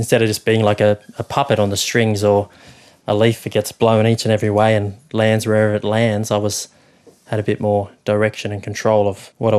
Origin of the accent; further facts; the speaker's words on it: Sydney, New South Wales, Australia; certainly growing up in Sydney, that's definitely the case.